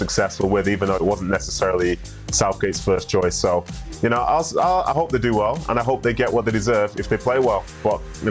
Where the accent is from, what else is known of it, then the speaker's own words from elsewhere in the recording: Nigeria; born there; But just to make it clear, I was born in Nigeria